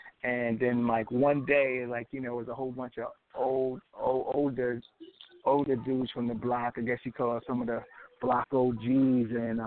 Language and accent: English; Brooklyn, New York, United States; I'm from Bed-Stuy, Brooklyn, New York.